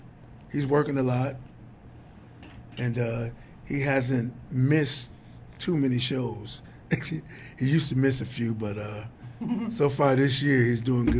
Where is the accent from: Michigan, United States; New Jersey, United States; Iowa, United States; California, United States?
Michigan, United States; Grand Rapids; As a matter of fact, growing up in Grand Rapids, I can remember Chico watching me play the congas and the bongos.